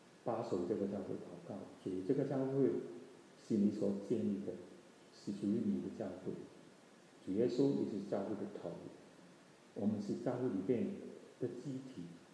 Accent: Hong Kong; 那个时候在香港长大的人很骄傲，看不起人，容易发脾气

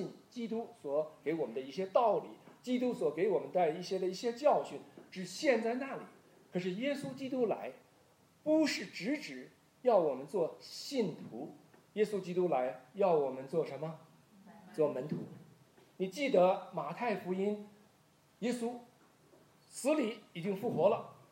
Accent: Taiwan; also born or lived in China; 我是生在中国大陆，小的时候父母亲呢带我们就到台湾，父亲因为工作的缘故到台湾，我呢是在台湾长大的。在台湾长大是我在16岁那一年信了耶稣

